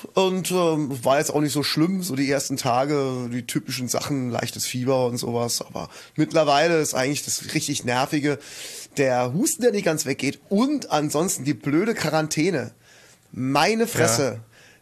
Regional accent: Rhineland-Palatinate, Germany; born or raised there; also born or lived in Kaiserslautern

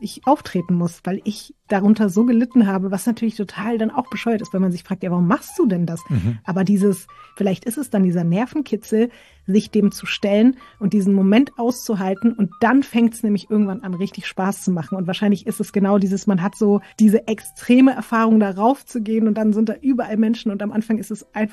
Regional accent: Berlin, Germany; Oh, meine Kindheit im Prenzlauer Berg

